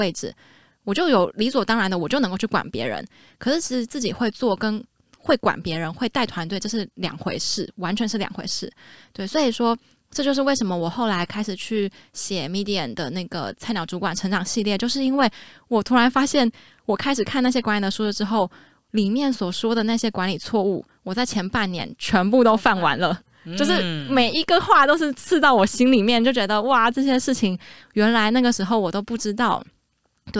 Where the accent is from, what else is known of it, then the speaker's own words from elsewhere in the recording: Taiwan; 我是台湾人。